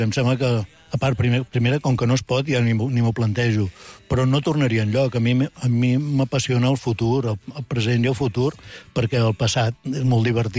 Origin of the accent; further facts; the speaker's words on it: Vic, Catalonia, Spain; jo sóc de Vic, i fem el que podem.